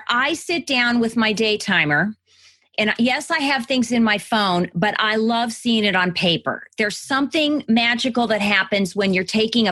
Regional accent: Midwest, United States; When I stopped thinking about my pocketbook, and I can tell I'm from the Midwest, pocketbook.

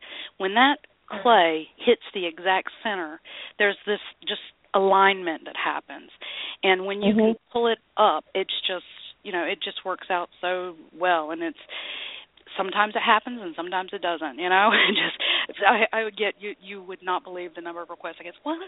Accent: North Carolina, United States; Since I was, you know, born and raised in North Carolina, I've got a deep connection to pottery

